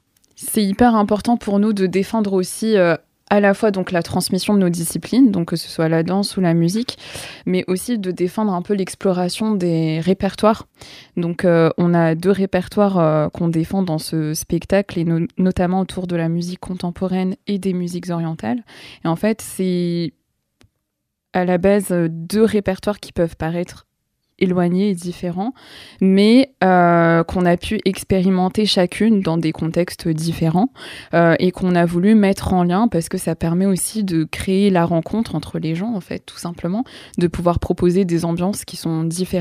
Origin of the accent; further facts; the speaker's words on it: Reims, Grand Est, France; je viens de Reims.